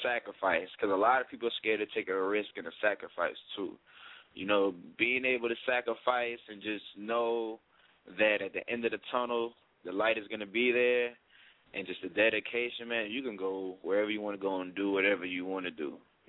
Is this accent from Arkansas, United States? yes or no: no; Palm Beach, Florida, United States; now in Miami, United States; I'm originally from Palm Beach. When I turned 17, when I started taking music seriously, I just came down to Miami on my own.